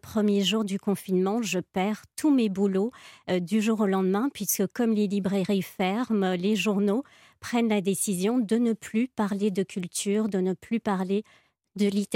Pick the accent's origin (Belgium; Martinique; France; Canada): Belgium; je cumule aussi parce que je suis belge